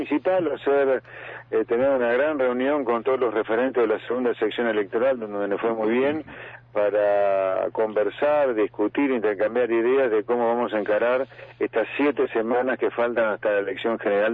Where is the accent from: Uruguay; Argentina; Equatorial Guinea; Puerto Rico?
Argentina; Pergamino, Buenos Aires Province; born there; y ni hablar en Pergamino, el lugar donde yo nací, que quiero tanto